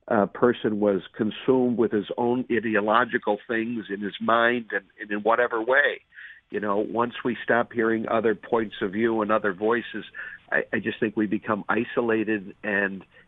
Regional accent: Buffalo, New York, United States; I'm grew up my younger years in the city of Buffalo. I'm lifelong from Western New York

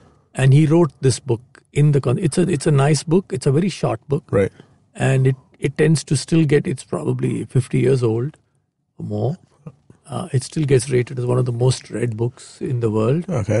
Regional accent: Andhra Pradesh, India; What you're saying is very interesting because my home state is Andhra.

